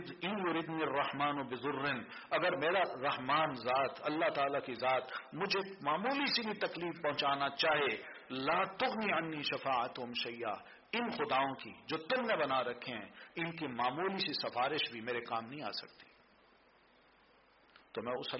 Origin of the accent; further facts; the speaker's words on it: Pakistan; میں نے کہا انا پاکستانی, میں پاکستانی ہوں.